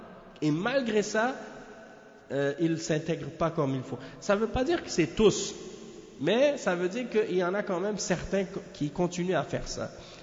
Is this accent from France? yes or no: no; Canada; born there; parce que je suis né au Canada ou des choses de ce genre